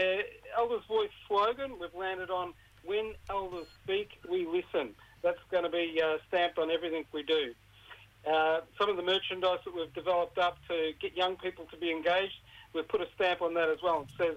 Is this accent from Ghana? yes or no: no; Melbourne, Victoria, Australia; I'm actually from Melbourne.